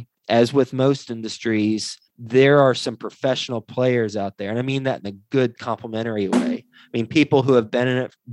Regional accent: Texas, United States; moved away as an adult; now in New York City, United States; I'm originally from Texas, but moved to New York City right out of college.

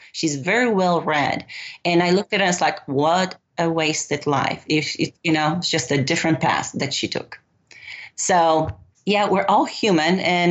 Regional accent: Poland; English is a second language; moved away as an adult; I was born and raised in Poland. You know, I moved here when I was 18

